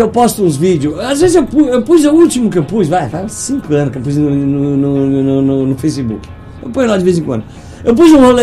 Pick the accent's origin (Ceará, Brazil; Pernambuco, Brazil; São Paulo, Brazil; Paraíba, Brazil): São Paulo, Brazil; eu sou paulistano de natureza, só que skatista eu sou São Bernardino, brother.